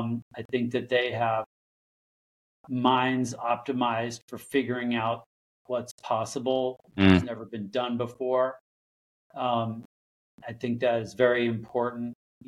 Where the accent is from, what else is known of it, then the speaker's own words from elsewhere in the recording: Alaska, United States; like I said, I grew up in Alaska, pretty isolated.